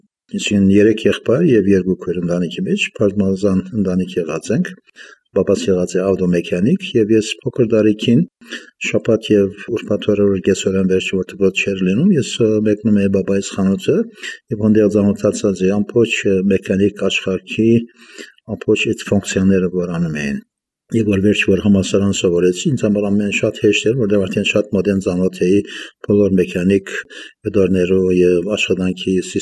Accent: Aleppo, Aleppo Governorate, Syria; Հալեբ ծնված եմ եւ ընտանիքս … մամաս, բաբաս մեկ տարեկանեն Ուրֆայից փախած իր մամային հետ եւ հաստատված են Հալեբ եւ ամբողջ իր յանքը եղած է Հալեբում։

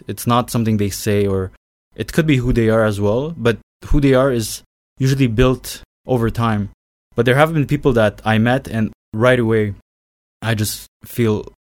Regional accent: Ottawa, Ontario, Canada; And I came from Ottawa, Canada.

